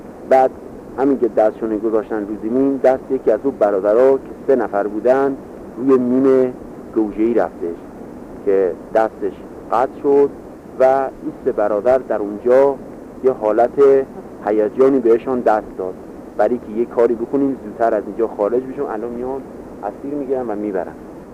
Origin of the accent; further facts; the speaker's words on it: Sumar, Kermanshah, Iran; اگر از شهر خودمون محسوب کنیم شهر سومار میشه